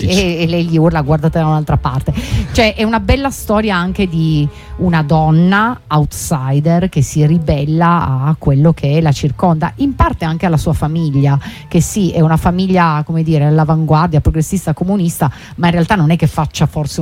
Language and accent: Italian; Bari, Apulia, Italy; Vabbè, dillo tu che io sono di Bari.